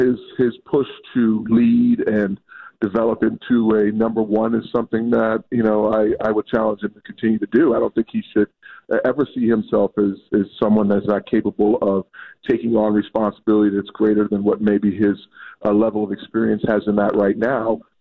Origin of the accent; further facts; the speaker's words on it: Bahamas; Well, I grew up in the Bahamas, so you know I grew up in an island environment where you know it's a pirate culture.